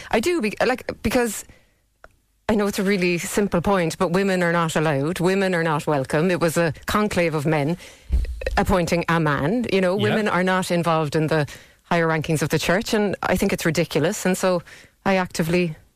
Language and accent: English; United States; As an American, that will be interesting to see how that plays out.